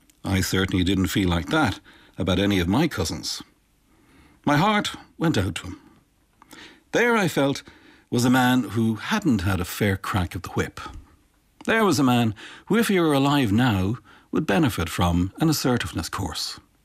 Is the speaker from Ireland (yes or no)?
yes; Dublin, Leinster, Ireland; Most 10-year-olds growing up in Dublin would take this phonological confusion in their stride, but my circumstances were different.